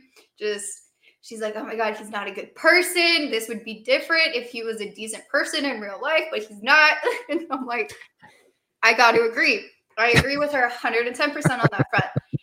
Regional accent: California, United States; I'm from the Bay Area, so automatically that's my girl.

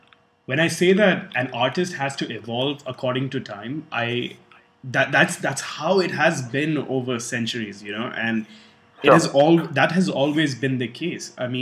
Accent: Dubai, United Arab Emirates; Similarly, early 2000s, Russell Peters was the absolute star in our circles, growing up in Dubai at least.

